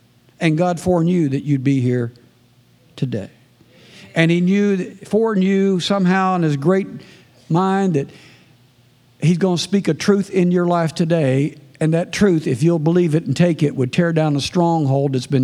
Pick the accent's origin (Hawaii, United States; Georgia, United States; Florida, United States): Florida, United States; And remember, we're from Florida. We don't know anything about peanuts.